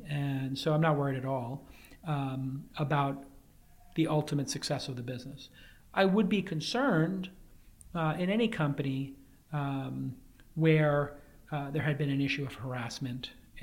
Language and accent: English; Brooklyn, New York, United States; When I grew up in Brooklyn, we would literally have to sit in the back of a taxi, get in an argument with the driver about going to Brooklyn